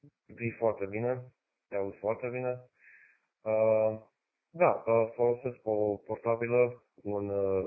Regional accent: Brașov, Brașov County, Romania; și sunt original din Brașov.

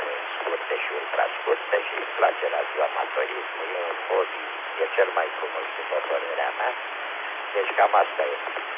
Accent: Ploiești, Prahova, Romania; moved away as an adult; now in Bucharest, Romania; Sunt ploieștean, dar după aia m-am stabilit în București, de vreo 50 de ani în București.

